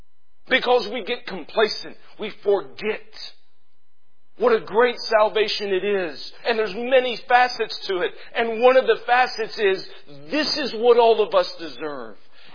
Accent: South Carolina, United States; I grew up in South Carolina. Y'all probably know something about Southern cultures.

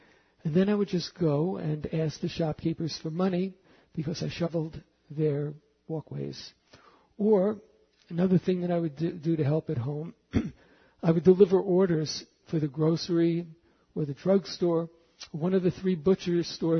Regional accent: Bronx, New York, United States; I kept thinking back to something that happened to me when I was a kid growing up in the Bronx.

